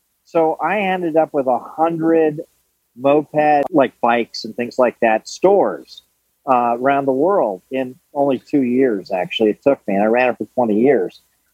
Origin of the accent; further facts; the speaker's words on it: New Canaan, Connecticut, United States; I grew up in New Canaan, Connecticut.